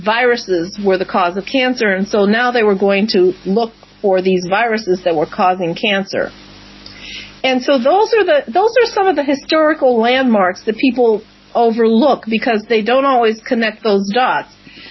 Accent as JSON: {"language": "English", "region": "Midwest", "country": "United States", "tie": "born or raised there", "said": "Now, I'm originally from the Midwest, so I was very aware of the. And I grew up around steel mills and of course, Akron, the rubber plant."}